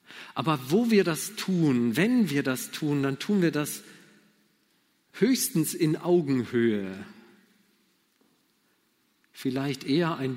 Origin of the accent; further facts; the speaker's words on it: Germany; Als Deutsche erwarten wir natürlich immer ungeheuer viel von Institutionen und erst recht vom Staat.